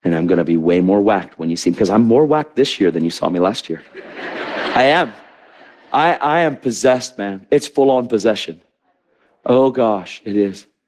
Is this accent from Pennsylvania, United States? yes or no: yes; Pennsylvania, United States; Where are you from? I'm from Pennsylvania. Where's that? East coast of America.